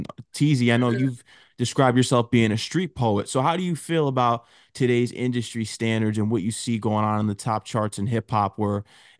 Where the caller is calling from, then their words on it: Connecticut, United States; I'm streaming from Connecticut, but I know you're from STL, so I had to throw on the hat to represent.